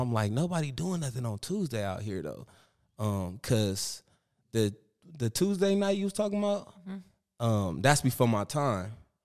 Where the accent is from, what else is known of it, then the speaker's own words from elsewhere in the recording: California, United States; I'm not a comedian to just be like, yeah, I'm from the Bay Area and I don't be in the Bay. I'm one of the ones I'm really in the Bay.